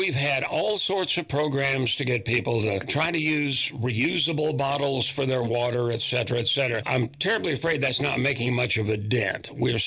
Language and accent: English; Houston, Texas, United States; I'm from Houston. So, I'm very familiar with Buffalo Bayou.